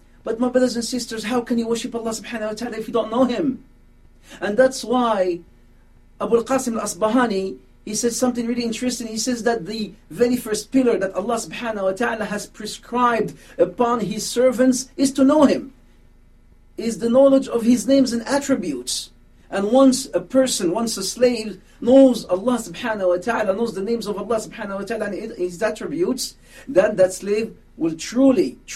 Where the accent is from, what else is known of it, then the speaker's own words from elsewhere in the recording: Casablanca, Casablanca-Settat, Morocco; born there; English is a second language; The journey started in Morocco. I was born in Casablanca, Morocco. And then went to, I started going to like a Christian school.